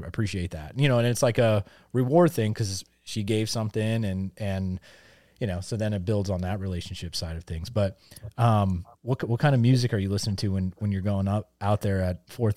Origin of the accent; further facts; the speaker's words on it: Pennsylvania, United States; growing up in Northeast Pennsylvania, there's a band.